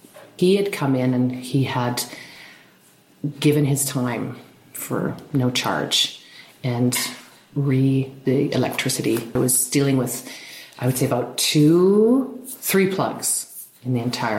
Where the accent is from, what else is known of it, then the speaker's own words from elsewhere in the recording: Kamloops, British Columbia, Canada; growing up in Kamloops, there were certain things that I remember.